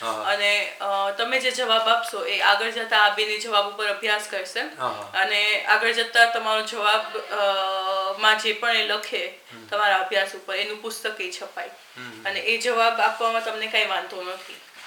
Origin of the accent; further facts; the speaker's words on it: Rajkot, Gujarat, India; હું રાજકોટ રહું છું, હું રાજકોટ ની છું, હું અમદાવાદમાં નોકરી કરું છું.